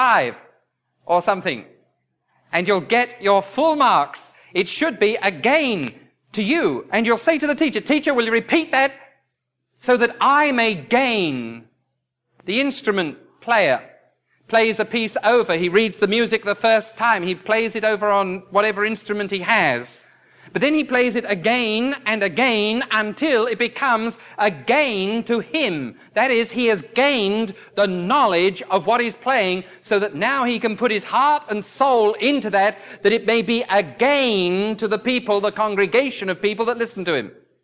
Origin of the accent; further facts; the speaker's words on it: England, United Kingdom; Now, I can't say "I ain't" because I'm English.